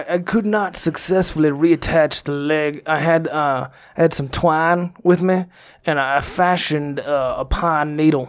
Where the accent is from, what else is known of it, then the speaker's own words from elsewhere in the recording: Texas, United States; born there; You know, I was born in Texas. I don't know if you've ever been to Texas.